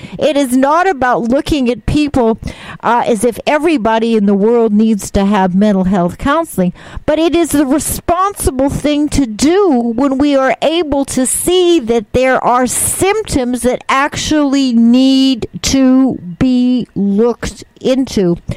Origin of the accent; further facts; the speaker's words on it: Canada; you know that I'm Canadian. Of course, I have dual citizenship